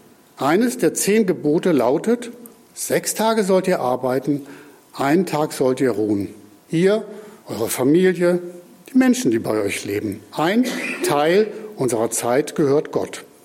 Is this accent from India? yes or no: no; Leimsfeld, Hesse, Germany; Wir haben vor einigen Wochen in Leimsfeld, in meiner Heimatgemeinde, das 100-jährige Bestehen gefeiert.